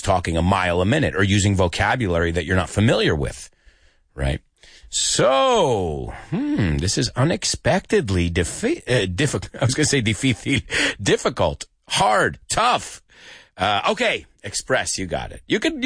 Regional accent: United States; I'm not going to teach you what British people say because I'm American.

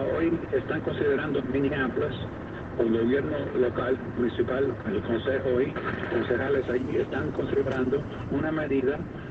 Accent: Cuba; born there; Así que yo creo que yo soy de herencia cubana, yo nací en Cuba, ¿no?

